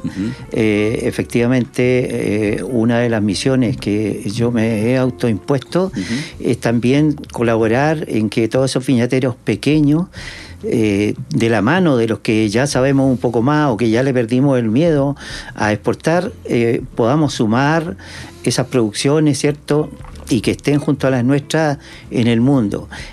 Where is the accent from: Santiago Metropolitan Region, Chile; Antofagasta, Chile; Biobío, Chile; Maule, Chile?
Biobío, Chile; Concepción; Soy penquista.